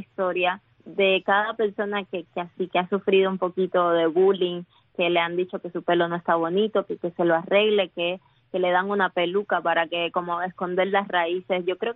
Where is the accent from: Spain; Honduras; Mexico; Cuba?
Cuba; yo vengo de Cuba